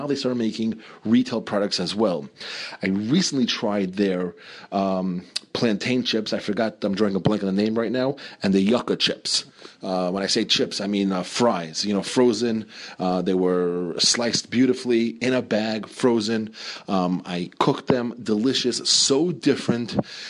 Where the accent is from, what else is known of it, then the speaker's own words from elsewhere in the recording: Queens, New York, United States; When I used to go to these delis where I grew up in Queens.